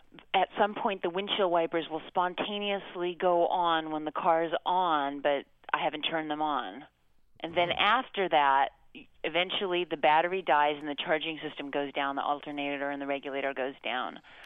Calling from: San Francisco, California, United States; I'm calling from San Francisco.

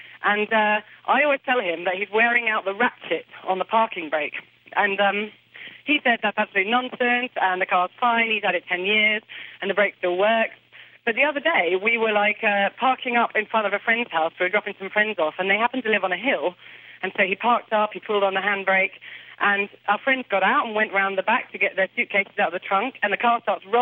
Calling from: San Diego, California, United States; I'm calling from San Diego.

